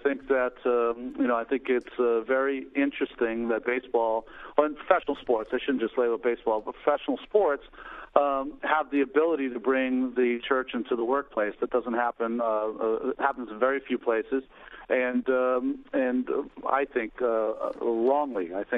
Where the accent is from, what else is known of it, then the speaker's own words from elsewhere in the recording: Hawaii, United States; Well, of course I do. My mom has Hawaiian blood. I think everyone in Hawaii is just so excited that they have a native son.